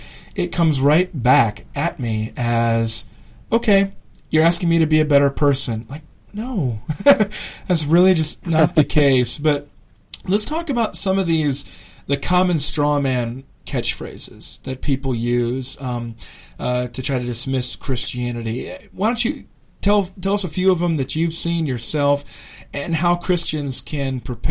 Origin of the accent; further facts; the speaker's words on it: South Dakota, United States; But I grew up in South Dakota, and I tell people all the time, I'm from South Dakota, and they repeat back to me, "Oh, North Dakota, what's that like?"